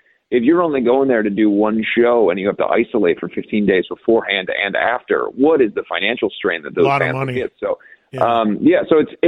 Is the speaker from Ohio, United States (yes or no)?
yes; Ohio, United States; it's just stories from the first 30 years of my life, growing up in Ohio, trying to become a rock star, life on the road